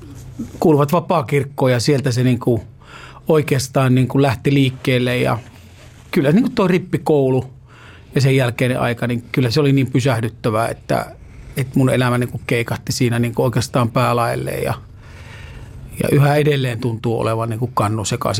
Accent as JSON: {"language": "Finnish", "town": "Jyväskylä", "region": "Central Finland", "country": "Finland", "tie": "born there", "said": "Mä synnyin siis Jyväskylässä"}